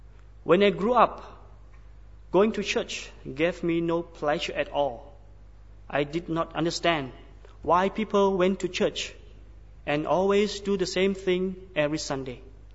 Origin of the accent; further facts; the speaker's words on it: Chiang Rai, Thailand; English is a second language; I am a Lahu from Chiang Rai, Northern Thailand.